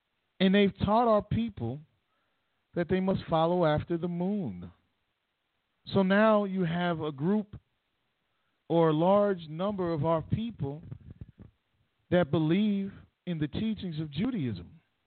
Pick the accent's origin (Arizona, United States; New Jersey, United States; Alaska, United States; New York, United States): New York, United States; Growing up in New York, we used to get off school on Rosh Hashanah and Yom Kippur.